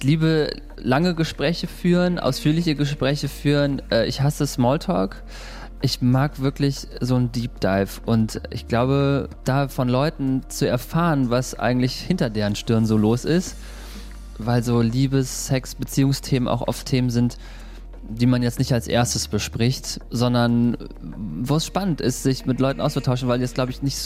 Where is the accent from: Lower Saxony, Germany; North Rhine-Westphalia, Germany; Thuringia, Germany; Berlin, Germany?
North Rhine-Westphalia, Germany; Cologne; Ich bin ein Mann, ich bin 35 Jahre alt, ich komme aus Köln